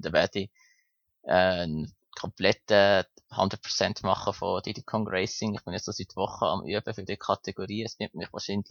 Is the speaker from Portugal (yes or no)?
no; Switzerland; accent: Swiss; an meinem tollen schweizerischen Akzent, wenn ich Hochdeutsch versuche zu reden